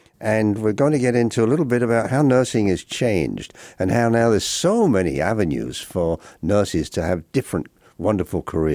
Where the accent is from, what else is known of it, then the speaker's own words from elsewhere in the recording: England, United Kingdom; now in El Paso, United States; And I remember when I came from England, I had no clue, right?